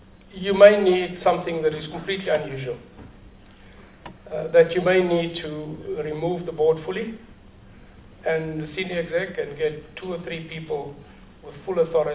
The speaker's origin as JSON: {"language": "English", "country": "South Africa", "said": "I'm a South African, as much as all of us."}